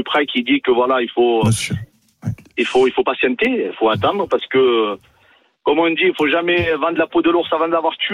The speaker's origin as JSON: {"language": "French", "town": "Avignon", "region": "Provence-Alpes-Côte d'Azur", "country": "France", "said": "Et moi, je suis d'Avignon."}